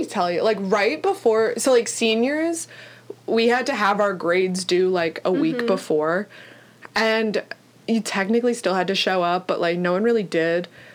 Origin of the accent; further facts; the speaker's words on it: Pennsylvania, United States; Like, I'm from Pennsylvania, which I know isn't New York, but it's close enough.